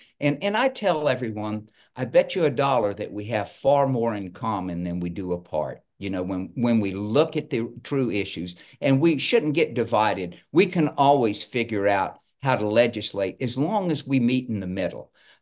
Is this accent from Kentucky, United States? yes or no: yes; Kentucky, United States; I was born and raised in Kentucky country, but I am from a military family.